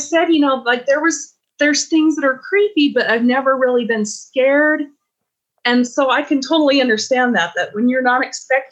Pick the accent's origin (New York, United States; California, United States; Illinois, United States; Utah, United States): Utah, United States; it's based on missing people in my home state of Utah.